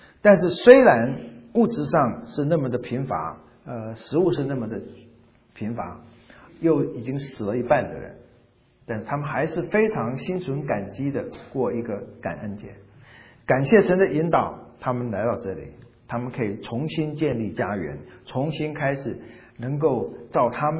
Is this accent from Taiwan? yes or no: yes; Taiwan; now in United States; 我从台湾来的时候第一次吃火鸡肉